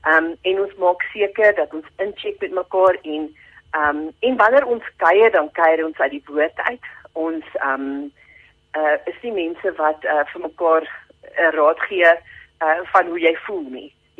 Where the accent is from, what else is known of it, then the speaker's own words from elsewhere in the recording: Witbank, Mpumalanga, South Africa; Ek kom van Witbank af daar in Mpumalanga, het ek groot geword in die huis van … En ek het een sissie ook, Cornelis, sy is ook daar van Witbank af, en ons het groot geword in die huis waar die Here gedien is.